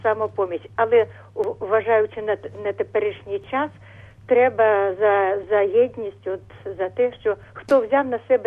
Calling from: Kyiv, Ukraine

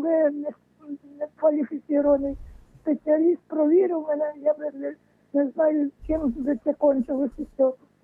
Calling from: Kamianets-Podilskyi, Khmelnytskyi Oblast, Ukraine; Я з Кам'янець-Подільська.

